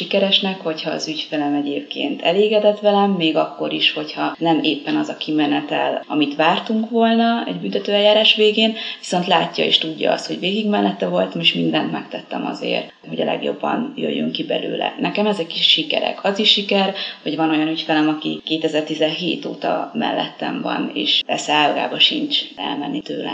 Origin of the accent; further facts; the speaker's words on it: Zala, Hungary; én vidékről származom, és vidéken elkapják Zala megyében bárhol